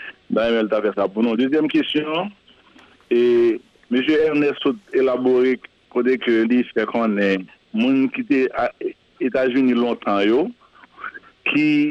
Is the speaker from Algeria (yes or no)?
no; Haiti; En tant qu'humain, vraiment en tant qu'haïtien